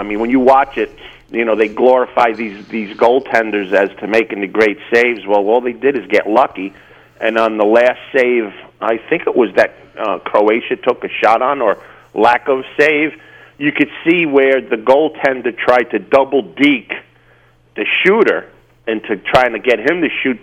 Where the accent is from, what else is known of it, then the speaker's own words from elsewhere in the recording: Jersey City, New Jersey, United States; I grew up with in Jersey City.